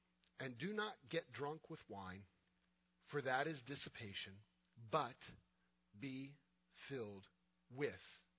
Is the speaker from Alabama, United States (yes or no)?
no; Florida, United States; Remember, I'm Jewish. I'm a kid growing up in Florida. I'm used to shorts and flip-flops.